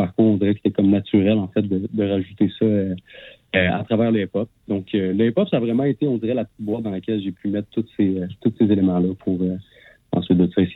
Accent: Rimouski, Quebec, Canada; où est-ce que je suis originaire de Rimouski, en fait.

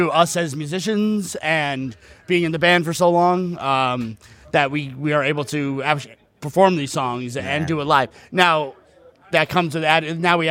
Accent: United States; So me being American, we don't really have many festivals in the States like you do in Europe here.

